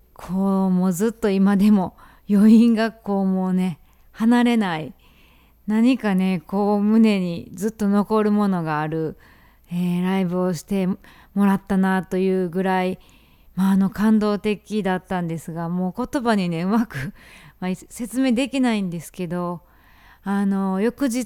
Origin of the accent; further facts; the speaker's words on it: Wakayama, Japan; 私は和歌山県の出身なので、子どもの頃から地震の防災についてはすごく小学校とかでも訓練が多かったんですけども、